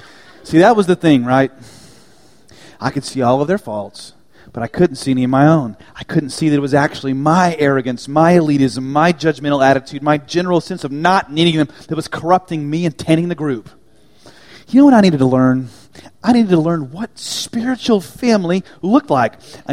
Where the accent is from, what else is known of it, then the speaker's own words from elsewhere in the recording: Dallas, Texas, United States; moved away as an adult; I moved to Houston from the Dallas area.